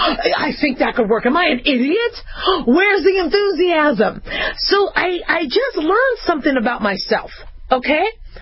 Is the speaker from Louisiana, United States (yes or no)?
no; Phoenix, Arizona, United States; also born or lived in Los Angeles; was born in L.A., and I'm in L.A. all the time, so I know L.A. I grew up also in Phoenix, so I know Phoenix really well.